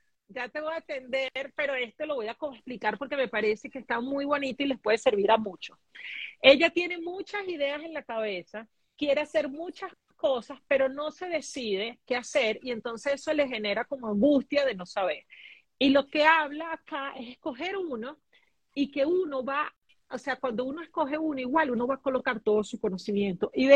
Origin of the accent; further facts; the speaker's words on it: Venezuela; also born or lived in Brazil; soy venezolana, viví muchos años en Brasil